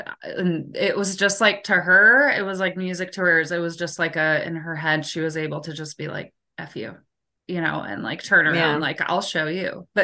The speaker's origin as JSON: {"language": "English", "region": "Nebraska", "country": "United States", "tie": "born or raised there", "said": "Like, I grew up here in Nebraska playing sports"}